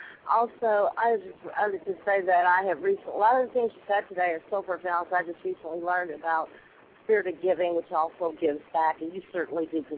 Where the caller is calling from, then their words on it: Chicago, Illinois, United States